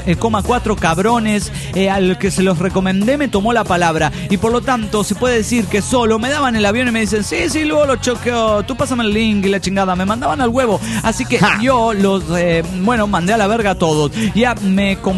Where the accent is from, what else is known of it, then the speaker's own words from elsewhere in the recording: Managua, Nicaragua; de Managua, Nicaragua.